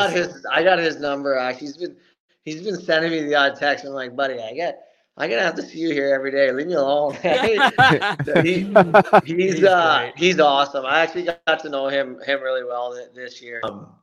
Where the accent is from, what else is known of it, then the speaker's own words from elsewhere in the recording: Belleville, Ontario, Canada; I'm from Belleville here, which is 2 hours from Toronto